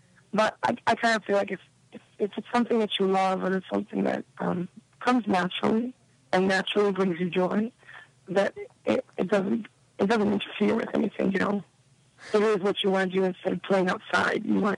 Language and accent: English; New York City, New York, United States; I'm from New York City, so there's always opportunity.